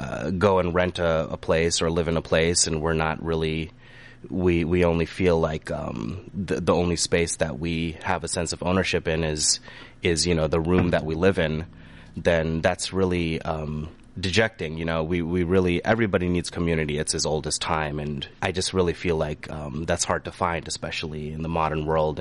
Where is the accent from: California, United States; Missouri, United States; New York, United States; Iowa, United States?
Iowa, United States; Ames; I grew up in Ames here. I'm 29.